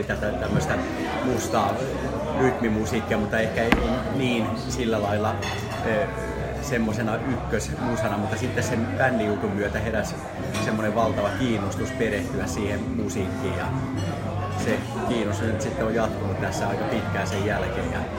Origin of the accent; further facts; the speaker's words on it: Tampere, Pirkanmaa, Finland; also born or lived in Vaasa; now in Denmark; Minä olen alun perin Tampereelta kotoisin, mutta asuin pitkään Vaasassa, mutta nyt olen sitten myös muuttunut tässä ulkosuomalaiseksi. Asun nykyään Tanskassa.